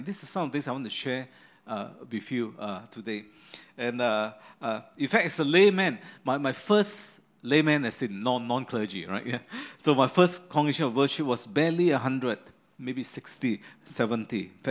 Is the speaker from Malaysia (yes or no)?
yes; Malaysia; now in Singapore; I am not a Singaporean. At least I didn't grow up here. About maybe 3-4 years ago, I became a Singaporean. So I was a PR, parasite resident for many years.